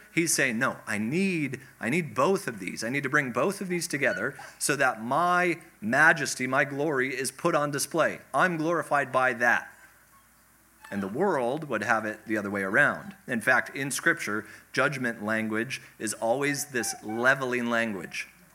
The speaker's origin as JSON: {"language": "English", "region": "Minnesota", "country": "United States", "tie": "born or raised there", "said": "I grew up in Minnesota, and she was always just pointing out how beautiful God had made the world."}